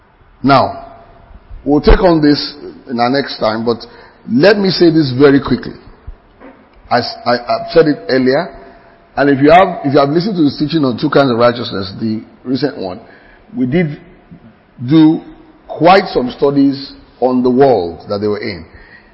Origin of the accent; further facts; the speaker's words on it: Ososa, Ogun, Nigeria; So, I am from Ososa, where somebody came to chance.